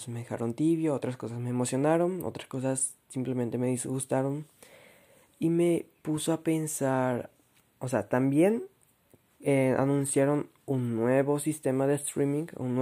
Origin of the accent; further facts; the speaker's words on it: Paraguay; En Paraguay, yo soy de Paraguay, nuestra moneda, nuestro dinero se llama guaraníes